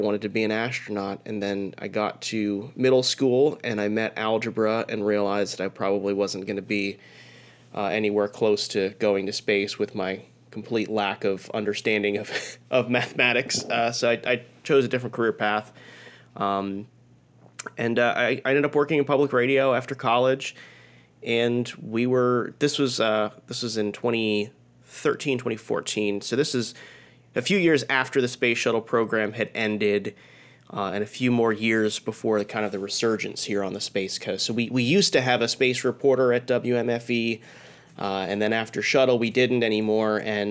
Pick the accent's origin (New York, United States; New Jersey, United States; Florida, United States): Florida, United States; I grew up in Broward County, which is in South Florida